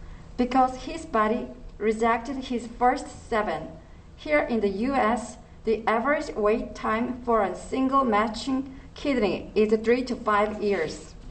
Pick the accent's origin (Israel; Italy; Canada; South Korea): South Korea; now in Fairfax County, United States; I am originally from South Korea, and I am now an American citizen living in Fairfax County.